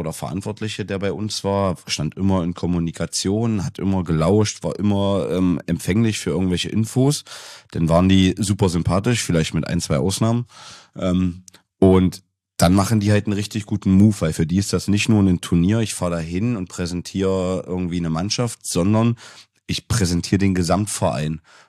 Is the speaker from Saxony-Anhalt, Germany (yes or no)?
yes; Magdeburg, Saxony-Anhalt, Germany; Das hat schon dann wehgetan, vor allem auch als Magdeburger.